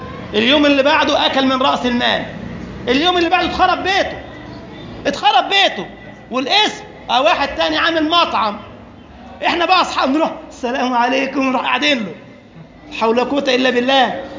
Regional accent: Giza, Giza Governorate, Egypt; زي صاحبنا كان رجل طيب عندنا في الجيزة

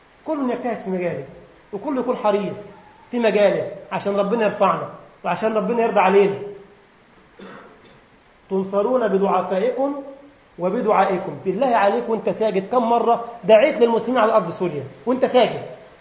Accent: Egypt; قلت له يا أخي احنا عندنا في مصر شارع اسمه الهرم

